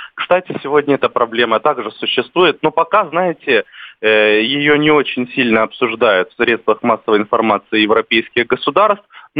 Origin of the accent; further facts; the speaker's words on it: Crimea, Ukraine; как крымчанин, помню, когда обсуждался этот документ